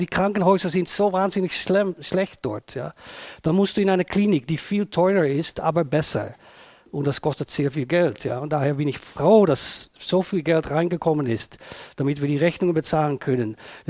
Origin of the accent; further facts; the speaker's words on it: Netherlands; German is a second language; also born or lived in India / Pakistan / Sri Lanka; ich bin Holländer